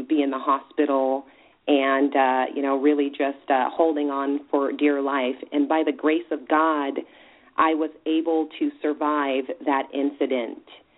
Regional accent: California, United States; So I grew up in Southern California, the outskirts, so, you know, Linwood, Long Beach, Compton area there.

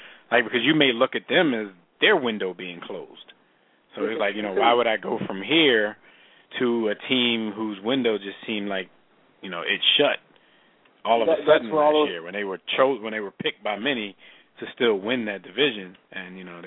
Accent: Philadelphia, Pennsylvania, United States; he's only notable because we're all from Philadelphia. We're Philly fans.

